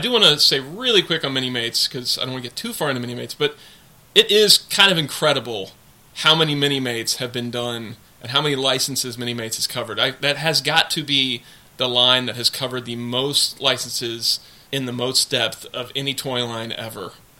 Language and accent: English; Cincinnati, Ohio, United States; Both Mike and I grew up here in Cincinnati, so we're Kenner boys.